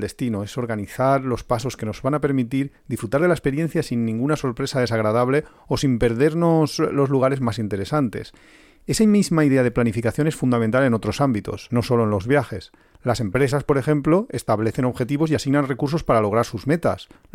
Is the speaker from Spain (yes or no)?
yes; Valencia, Valencian Community, Spain; now in Alicante, Spain; nosotros somos de Valencia, aunque vivimos ahora en Alicante.